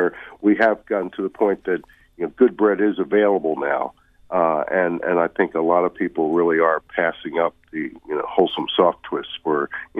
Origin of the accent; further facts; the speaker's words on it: Baltimore, Maryland, United States; I grew up in Baltimore. I want to know from you all generally why we Americans let our bread just go to crap. You know, here in Baltimore, growing up in the 50s, this was a city of bakeries.